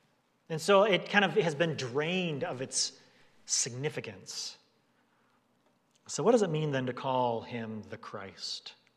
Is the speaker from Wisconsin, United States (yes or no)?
yes; Milwaukee, Wisconsin, United States; accent: Wisconsin; And I grew up in Milwaukee, Wisconsin. And I'm trying not to say Wisconsin with a Wisconsin accent.